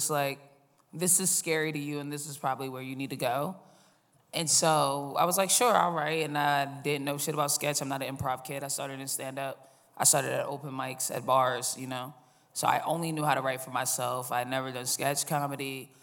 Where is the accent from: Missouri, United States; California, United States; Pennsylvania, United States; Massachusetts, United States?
Massachusetts, United States; Boston; I started in Boston. I'm from Boston.